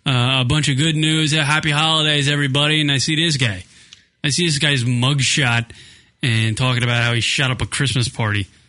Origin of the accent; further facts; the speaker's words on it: Ireland; I know, but I'm Irish